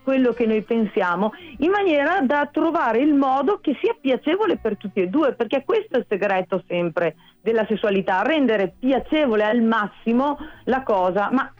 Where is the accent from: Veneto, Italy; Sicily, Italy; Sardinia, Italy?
Veneto, Italy; buona veneta